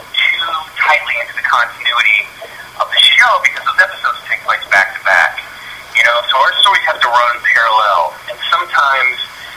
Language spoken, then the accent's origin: English; Kansas City, Kansas, United States; Well, I'm in Kansas right now. I grew up in Kansas City, and I'm shooting a short film back here